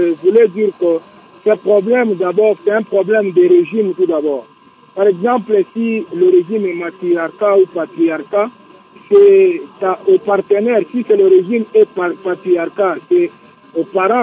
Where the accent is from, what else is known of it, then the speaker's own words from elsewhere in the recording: Haut-Katanga, DR Congo; je dois choisir le nom qui vient de ma province, n'est-ce pas?